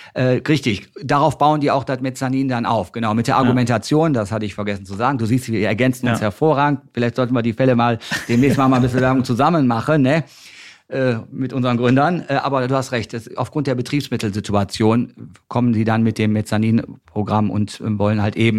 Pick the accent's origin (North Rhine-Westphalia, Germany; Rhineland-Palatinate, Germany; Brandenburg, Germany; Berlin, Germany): North Rhine-Westphalia, Germany; NRW, wo ich herkomme